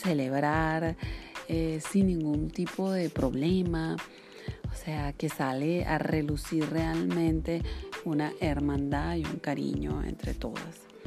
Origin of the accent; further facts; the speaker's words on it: Venezuela; now in Turkey; que soy de Venezuela.